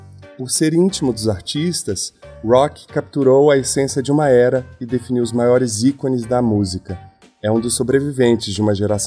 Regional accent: Minas Gerais, Brazil; Como mineiro que sou, existem determinadas coisas que já nascem com você. Entram pelo seu DNA, pelos poros, desde criança.

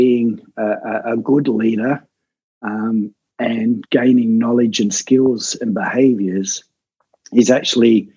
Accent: Newcastle, New South Wales, Australia; And I grew up in a very blue-collar, sports-orientated city just north of Sydney called Newcastle, and well-renowned for its coal mining.

